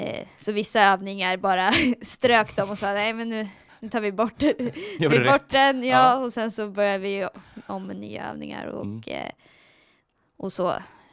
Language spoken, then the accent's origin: Swedish; Västerås, Västmanland County, Sweden; Jag är från Västerås och tränade med min mamma där tills jag var 14.